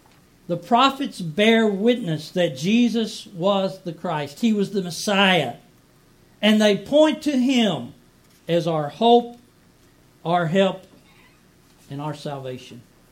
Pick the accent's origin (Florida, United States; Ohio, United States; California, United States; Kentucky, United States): Kentucky, United States; I'm from Kentucky, I can say that.